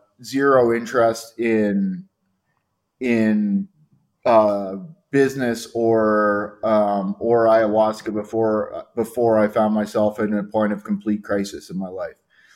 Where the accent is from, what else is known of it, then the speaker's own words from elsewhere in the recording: Canada; I was always growing up in Canada, always like kind of environmentally oriented and really loved nature and the forests and things like that.